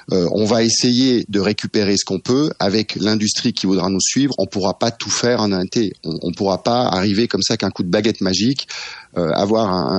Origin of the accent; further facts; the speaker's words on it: Switzerland; Il faut savoir que moi, je suis suisse, j'ai beaucoup d'amis en Suisse